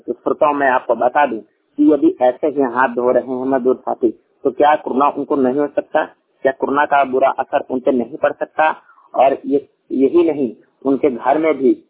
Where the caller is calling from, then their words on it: Banda, Uttar Pradesh, India; श्रमिक वाणी रिपोर्टर जिला बांदा उत्तर प्रदेश से।